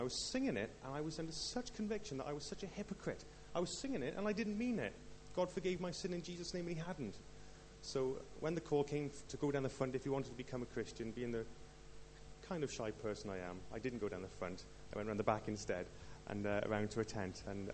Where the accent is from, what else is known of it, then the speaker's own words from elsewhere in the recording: Newport, Wales, United Kingdom; I was born and bred in Newport.